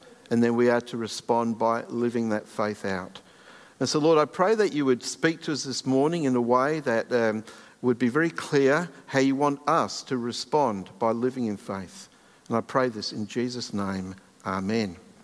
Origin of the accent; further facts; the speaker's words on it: England, United Kingdom; you might be surprised as an Englishman that I would say this